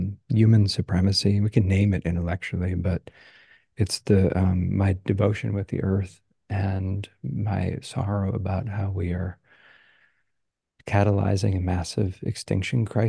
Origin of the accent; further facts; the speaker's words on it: United States; moved away as an adult; now in Spain; And that's the cultural, you know, matrix where I was born and raised. So I'm like an American white guy. And I've been living here in Spain and the traditional lands of all kinds of people for the last year and a half.